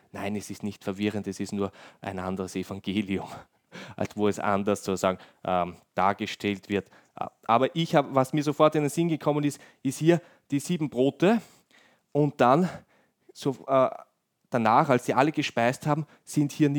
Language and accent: German; Lower Austria, Austria; Und ich komme aus dem Bezirk Amstetten